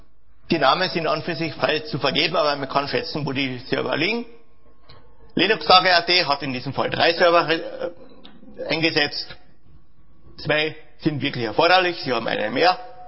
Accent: Austria; ich komme aus Österreich, ich hoffe, ich bin einigermaßen verständlich, trotz eines möglichen Dialekts

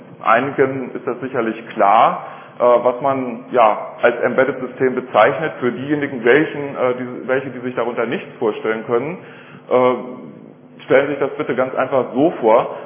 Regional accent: Hanover, Lower Saxony, Germany; Ich komme aus Hannover

